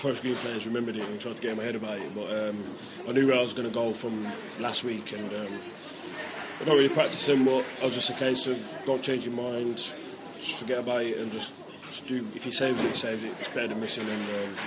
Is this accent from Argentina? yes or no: no; Wolverhampton, West Midlands, United Kingdom; We beat Wolves, my hometown team, and we pushed Millwall to the end.